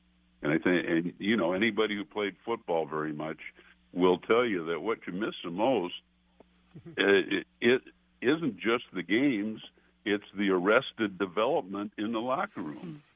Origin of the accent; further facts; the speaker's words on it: Minnesota, United States; a lot of Iowa people were very appreciative of knowing I came from Minnesota.